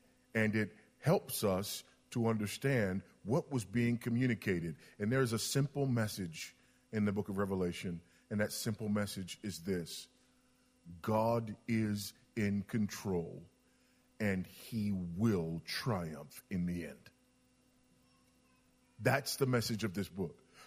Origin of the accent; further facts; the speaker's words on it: Los Angeles, California, United States; I grew up in Los Angeles, and there were a lot of black nationalists at the time in Los Angeles, a lot of black nationalist movements.